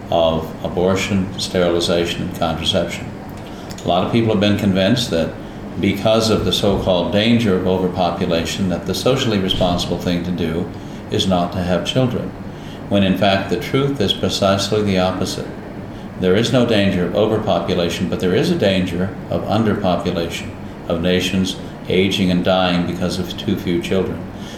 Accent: California, United States; It reminds me of home. I grew up in California, where we have similar landscape, similar weather, similar heat, and lots of eucalyptus trees.

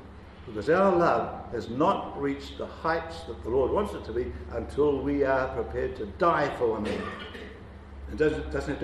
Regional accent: New Zealand; Now, as a New Zealander, of course, I think

